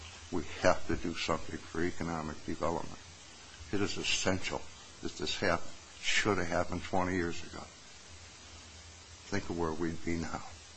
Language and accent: English; Ohio, United States; now in Maine, United States; I live in Maine. I'm from Ohio. I'm from away. I live in Maine in large part because of the environment.